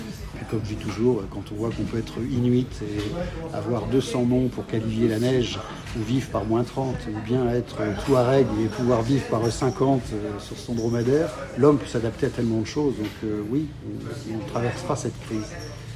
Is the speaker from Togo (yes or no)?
no; Hauts-de-France, France; Moi, je suis du Nord, donc c'était la période de toute la restructuration du Nord.